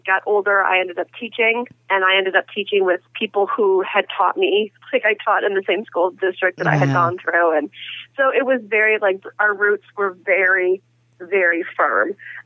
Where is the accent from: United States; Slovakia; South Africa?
United States; Michigan; moved away; also born or lived in Mississippi / New England; I grew up in Michigan, been a, you know, blue-collar town just outside of Detroit. And then we moved to Mississippi, where we lived for 5 years, and then we went from Mississippi to New England.